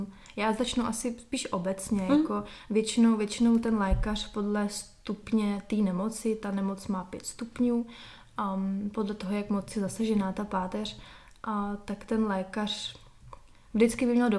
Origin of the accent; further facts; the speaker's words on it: Prague, Czechia; jsem měla štěstí, že jsem tady z Prahy